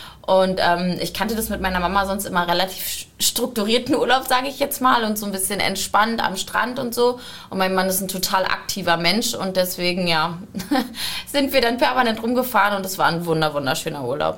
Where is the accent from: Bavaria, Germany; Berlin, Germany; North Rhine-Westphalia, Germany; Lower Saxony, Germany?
Berlin, Germany; bin halt selber aus Rudow. Und dadurch war mein Umkreis sowieso eher nach Rudow verlagert